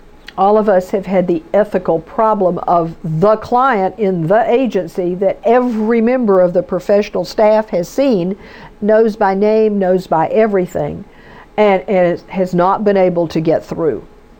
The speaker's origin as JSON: {"language": "English", "region": "Texas", "country": "United States", "said": "Well, I'm from Texas. They say all of us have guns. I don't."}